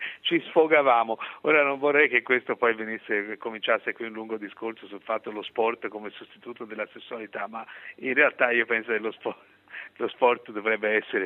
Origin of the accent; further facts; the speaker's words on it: Tuscany, Italy; io che sono toscano lo chiamo cimosa